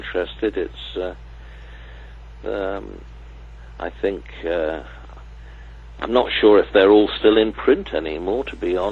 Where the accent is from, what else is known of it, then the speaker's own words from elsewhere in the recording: Cardiff, Wales, United Kingdom; And I suppose in a way, but having been born and bred in Cardiff